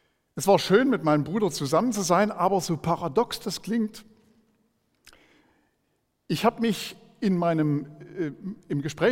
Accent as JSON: {"language": "German", "town": "Hartha", "region": "Saxony", "country": "Germany", "said": "Ich komme aus Hartha bei Döbeln, ist also gar nicht so weit weg von hier."}